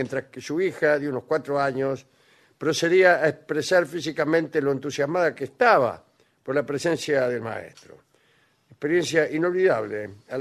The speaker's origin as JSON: {"language": "Spanish", "town": "Bahía Blanca", "region": "Buenos Aires Province", "country": "Argentina", "said": "Ojalá muy pronto los bahienses tengamos el agrado de recibirlos."}